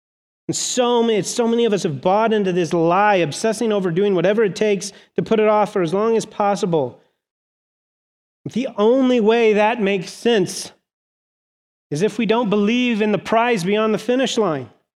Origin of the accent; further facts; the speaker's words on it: LaSalle, United States; you can tell I grew up in LaSalle and where my temptations lie, right?